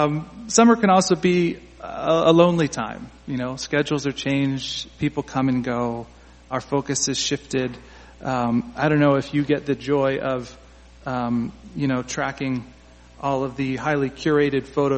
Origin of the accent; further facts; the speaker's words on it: Virginia, United States; I'm from Virginia, about 2 hours from Charlottesville